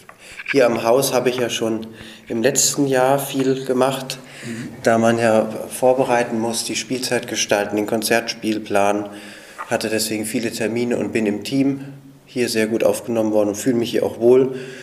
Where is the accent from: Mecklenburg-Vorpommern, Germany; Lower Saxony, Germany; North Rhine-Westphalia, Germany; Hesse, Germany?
Hesse, Germany; also born or lived in Bad Brückenau; Nein, ich bin Deutscher, ich bin in Hessen, in Bayern bin ich ja geboren, bei Bad Brückenau, und bin aber in Hessen aufgewachsen und bin Deutscher